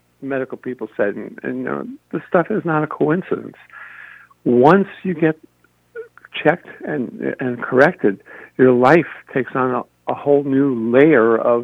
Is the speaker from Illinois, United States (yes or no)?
no; New Jersey, United States; New Jersey. I grew up in the North Jersey Shore.